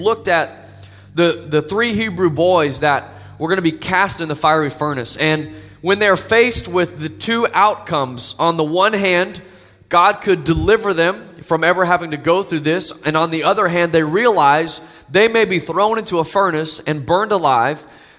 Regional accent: the South, United States; And I grew up in the South, so we just like to add extra syllables to everything is what I hear.

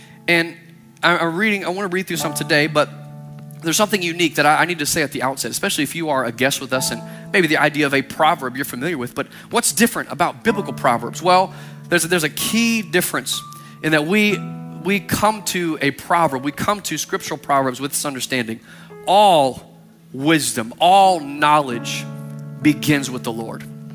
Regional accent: Texas, United States; and I grew up in the South, grew up in Texas, and we have our own Southern proverbs, right?

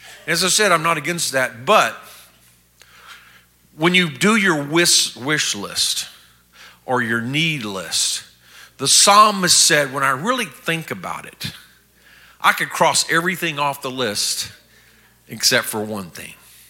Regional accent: South Korea; I grew up in Korea, where my parents were missionaries many years ago.

